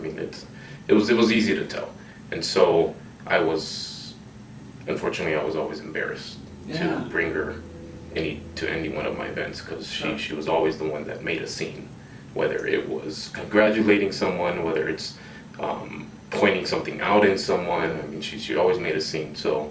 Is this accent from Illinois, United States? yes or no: yes; Chicago, Illinois, United States; also born or lived in Long Beach; I grew up part Chicago, part Long Beach, and then a little bit of here as well.